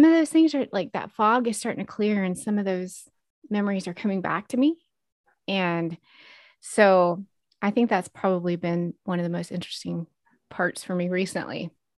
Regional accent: the South, United States; I'm the Southerner of the trio here.

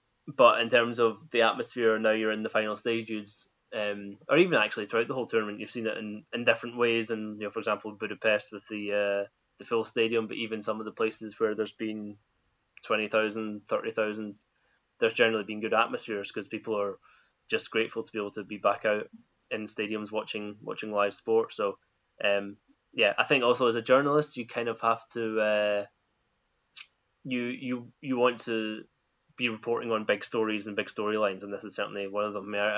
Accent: Scotland, United Kingdom; Two things to come back to as a Scotsman.

